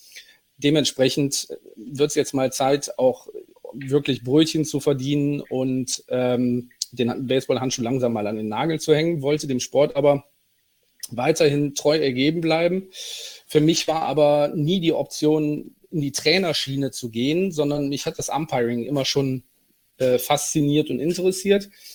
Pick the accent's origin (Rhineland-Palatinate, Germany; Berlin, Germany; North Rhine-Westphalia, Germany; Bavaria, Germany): North Rhine-Westphalia, Germany; Cologne; born there; Ich bin gebürtiger Kölner.